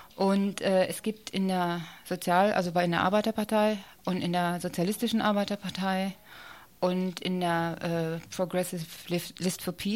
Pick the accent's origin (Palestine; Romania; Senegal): Palestine; Ich würde mich als Palästinenser da nicht aufstellen lassen